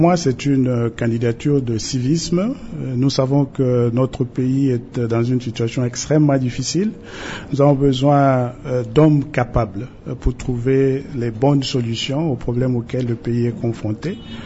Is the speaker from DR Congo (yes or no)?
yes; DR Congo; chez nous en République démocratique du Congo